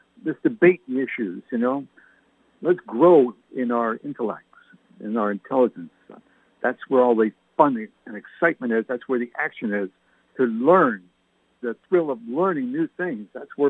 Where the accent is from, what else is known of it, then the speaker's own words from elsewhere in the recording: Canada; born there; I have a lot of relatives in England. My parents were English. I was born in Canada.